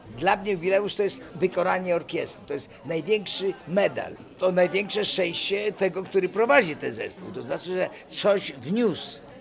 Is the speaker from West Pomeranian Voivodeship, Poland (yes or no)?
no; Białystok, Podlaskie Voivodeship, Poland; A stale mówiłem i dalej mówię, że jestem białostoczaninem.